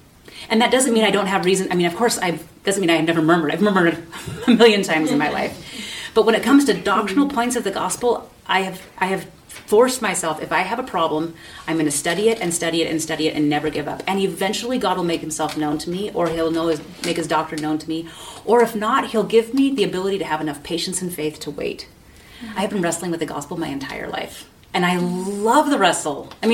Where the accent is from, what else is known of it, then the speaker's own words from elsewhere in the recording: Oregon, United States; In my little area. I'm from Oregon. In my little area, we had a Catholic church here, and we had a Presbyterian church here, and we had the Mennonites.